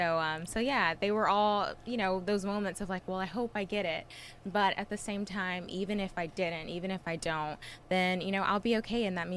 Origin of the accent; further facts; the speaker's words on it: Columbus, Mississippi, United States; I'm from Columbus, Mississippi. I was 16 years old.